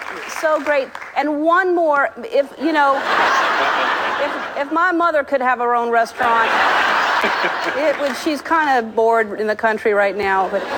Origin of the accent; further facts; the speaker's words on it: New Orleans, Louisiana, United States; Well, I'm from New Orleans, so I'd like it in New Orleans, just because that's my hometown